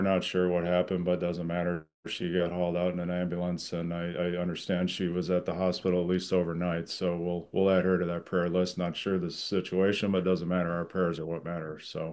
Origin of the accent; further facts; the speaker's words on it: Lansing, Michigan, United States; I was born in Lansing, Michigan, and that's where I grew up. My father was a Korean War veteran, and he was a engineer at Oldsmobile in Lansing, Michigan.